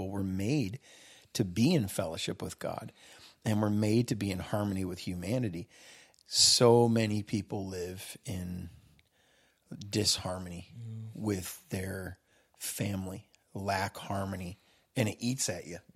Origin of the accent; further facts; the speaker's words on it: Midwest, United States; it's like being a Midwesterner. There's certain things we're not going to understand about being from the South, right?